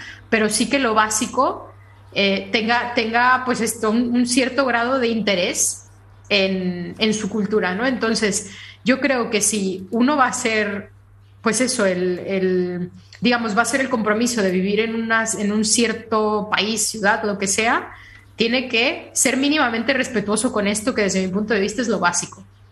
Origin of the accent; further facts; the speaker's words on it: Mexico; Pero yo siempre seré mexicana, es decir, a mí cuando me preguntan de dónde eres, yo soy de México